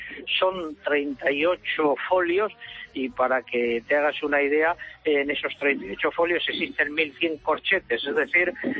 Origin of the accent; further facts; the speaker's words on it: Ávila, Castile and León, Spain; Yo siempre he ido a decir a los mayores de mi tierra en Ávila, que tú conoces también, que nieva menos que nevaba con anterioridad.